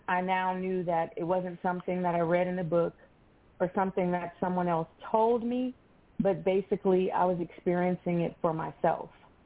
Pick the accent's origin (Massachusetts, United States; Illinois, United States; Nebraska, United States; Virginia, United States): Illinois, United States; Chicago; But when we grew up in Chicago, my mom basically would tell us about the Lord